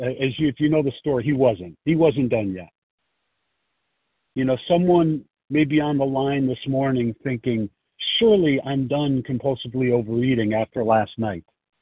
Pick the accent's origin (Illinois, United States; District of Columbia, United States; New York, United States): Illinois, United States; Chicago; I'm from Chicago